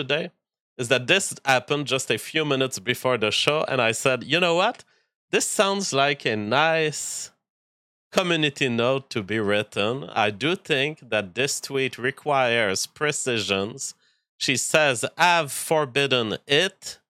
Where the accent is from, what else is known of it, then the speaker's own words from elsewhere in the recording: Canada; you're going to see news that I talk about as a Canadian.